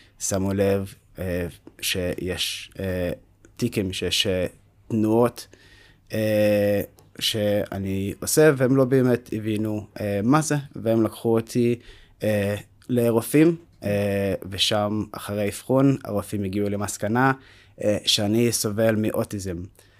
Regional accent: Be'er Tuvia, Southern District, Israel; אז אני גדלתי במושב בדרום, במועצה האזורית באר טוביה.

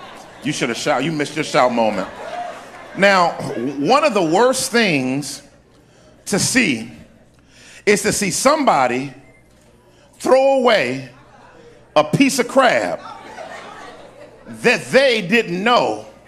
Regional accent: Washington, District of Columbia, United States; Most of y'all know I'm from Washington, D.C., and amen, and born and raised uptown

